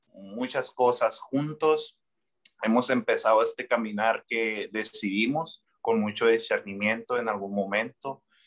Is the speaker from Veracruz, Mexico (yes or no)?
no; Ciudad Obregón, Sonora, Mexico; Tengo 27 años, soy de Ciudad Obregón, Sonora, México. Para las personas que no conocen, es al norte de México